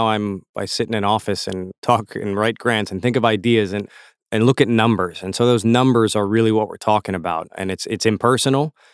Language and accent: English; Florida, United States; learned Creole in South Florida growing up. And, you know, I think in anything that we do, you know, I'm an American